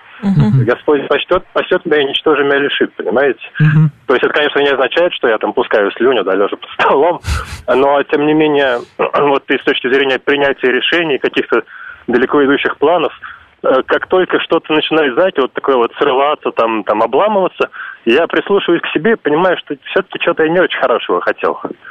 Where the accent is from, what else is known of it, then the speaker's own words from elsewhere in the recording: Bern, Switzerland; Соседи, я из Берна.